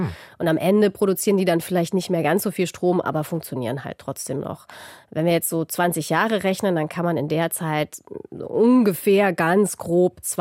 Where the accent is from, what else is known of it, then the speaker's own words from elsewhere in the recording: Bavaria, Germany; Und wir sind in Bayern, meine Heimat, am Ammersee in der Nähe von München.